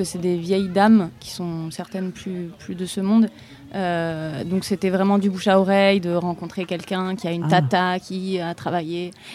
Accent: Occitanie, France; Et moi, je viens des Cévennes. Je ne suis pas cévenole natif, mais je suis née ici, j'ai grandi ici.

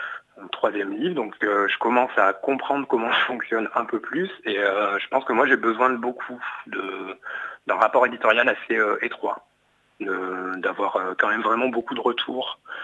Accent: Aurillac, Auvergne-Rhône-Alpes, France; il doit y avoir un petit peu des paysages de là où j'ai grandi, je grandis dans le Cantal. Donc voilà, moi j'ai quand même grandi dans une ville, Aurillac, donc un paysage plutôt urbain

